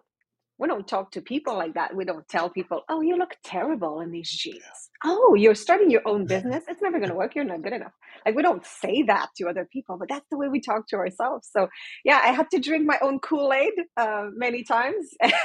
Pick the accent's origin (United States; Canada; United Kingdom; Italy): Canada; English is a second language; I'm French Canadian.